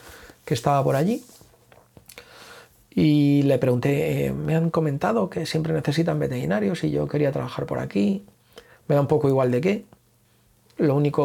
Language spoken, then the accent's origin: Spanish; Asturias, Spain; Y yo allí, recién llegadito a mi tierra en cierta medida, pero que nunca había sido mi sitio de trabajo